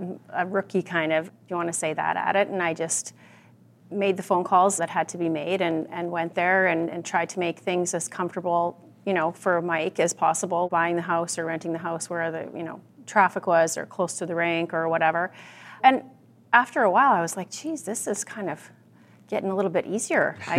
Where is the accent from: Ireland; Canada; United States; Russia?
Canada; Saskatchewan; I'm a girl from Saskatchewan.